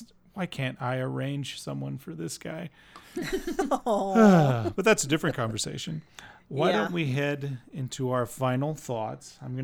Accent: United States; born there; I was born in America, and as a red-blooded American, I say, nay, arranged marriages, no way, freedom first.

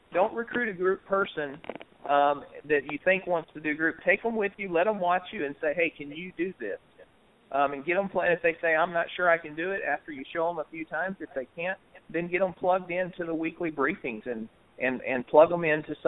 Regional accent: Texas, United States; I'm brand new to the area. I'm from Texas and I don't know anybody.

